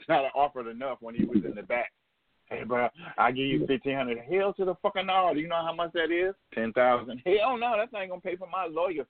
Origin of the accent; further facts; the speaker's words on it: Minnesota, United States; You know I'm from Minnesota. You know I say my E's and R's.